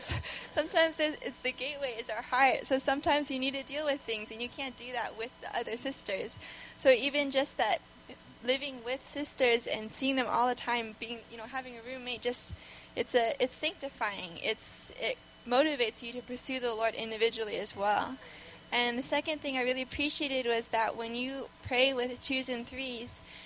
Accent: Montreal, Quebec, Canada; I'm from Montreal. I graduated recently.

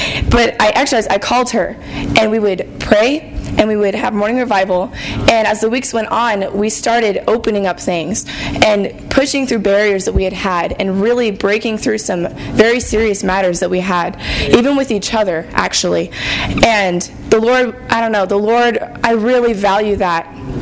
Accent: Norman, Oklahoma, United States; I'm from Norman as well.

